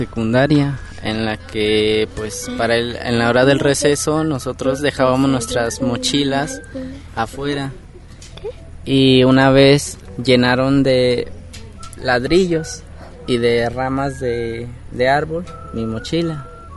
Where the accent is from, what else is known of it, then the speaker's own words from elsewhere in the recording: Villa Guerrero, Mexico; De Villa Guerrero.